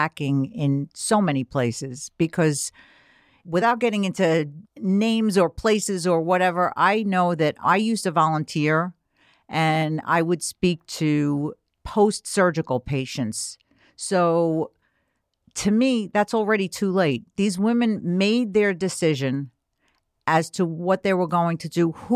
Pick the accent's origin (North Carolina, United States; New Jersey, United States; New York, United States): New York, United States; Queens; But I grew up in Queens.